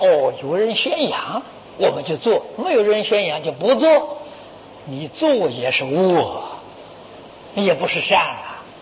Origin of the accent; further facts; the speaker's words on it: China; 我们中国人常讲嘛，积阴德啊